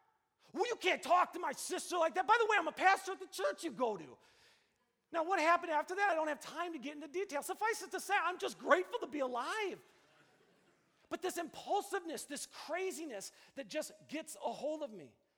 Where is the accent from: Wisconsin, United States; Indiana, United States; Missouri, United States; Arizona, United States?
Wisconsin, United States; Kenosha; also born or lived in San Diego, United States / Seattle, United States; Like, I needed to start a church back in my hometown of Kenosha.